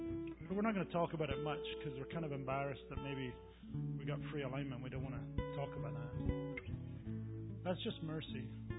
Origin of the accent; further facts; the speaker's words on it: Scotland, United Kingdom; being Scottish, here's what accountability looks like to me. I love accountability as a Scottish person.